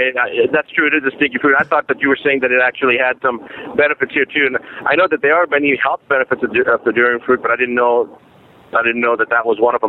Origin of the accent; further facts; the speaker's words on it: Rosebud, Missouri, United States; and I said, really, I grew up in Missouri. And he goes, where? And I said, Rosebud.